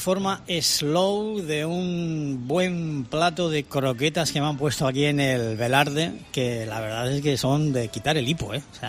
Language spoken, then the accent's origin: Spanish; Basque Country, Spain; No porque sea el guipuzcoano de mi tierra